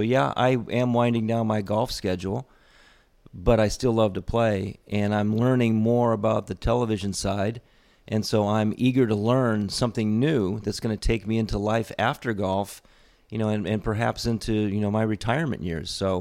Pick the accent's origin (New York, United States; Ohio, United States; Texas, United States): Ohio, United States; Toledo; born there; I was born in Toledo.